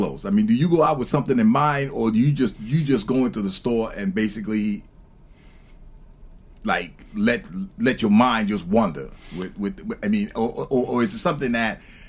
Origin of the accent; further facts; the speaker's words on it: Panama; I'm from Panama, so that's right next.